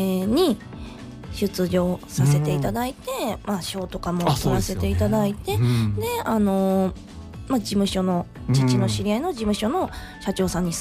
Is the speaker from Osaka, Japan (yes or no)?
yes; Osaka, Japan; now in Tokyo, Japan; 関西関東という感じで、はい、で、4年前ぐらいに東京の方に上京してまいりまして、はい、それも大阪にいる時は大阪の方で活動を